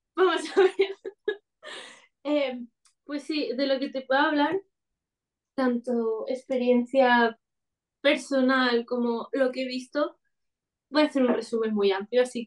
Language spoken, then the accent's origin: Spanish; Spain; yo nací aquí en España, entonces me crié aquí en España.